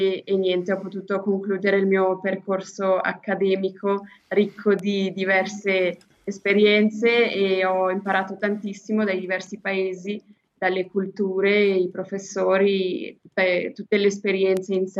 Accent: Tesserete, Ticino, Switzerland; ho 25 anni, sono di Tesserete

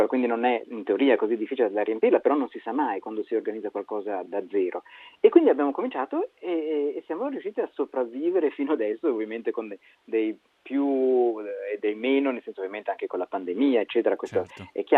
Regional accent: Ticino, Switzerland; io ogni tanto appunto stando in Ticino, cioè, soprattutto essendo ticinese

